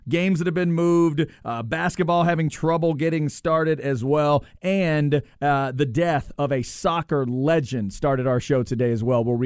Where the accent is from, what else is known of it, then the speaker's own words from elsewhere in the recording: Waxahachie, Texas, United States; I grew up in Waxahachie. We said Maradona back in.